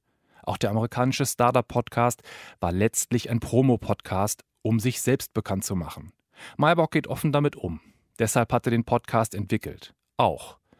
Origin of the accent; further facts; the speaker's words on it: Lower Saxony, Germany; Ich komme auch aus dem Emsland. Haselünne ist von meiner Heimatstadt auch nur 20 Minuten entfernt.